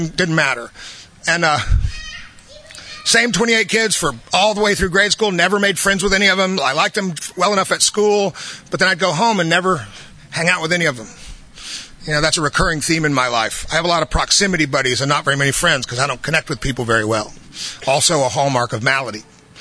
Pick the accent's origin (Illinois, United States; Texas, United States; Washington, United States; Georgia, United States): Texas, United States; Austin; born there; I was born here in Austin. I think there's 9 of us that were born here.